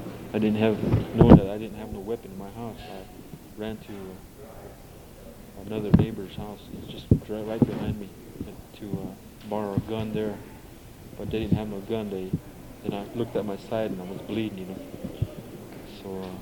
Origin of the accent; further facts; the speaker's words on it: Basin, South Dakota, United States; I'm from Basin, South Dakota. I'm also a tribal representative.